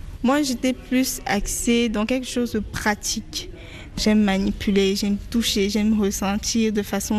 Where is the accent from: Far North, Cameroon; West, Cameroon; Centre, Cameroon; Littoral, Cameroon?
Littoral, Cameroon; Douala; Oui, je suis camerounaise et j'ai grandi ici à Douala.